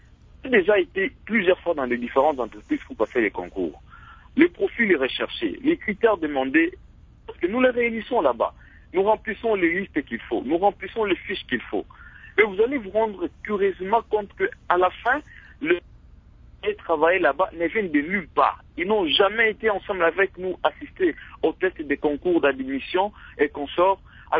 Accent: DR Congo

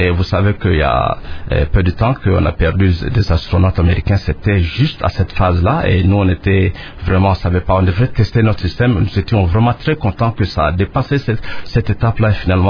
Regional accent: DR Congo; ils savent que je suis Congolais. Et je suis fier d'être congolais.

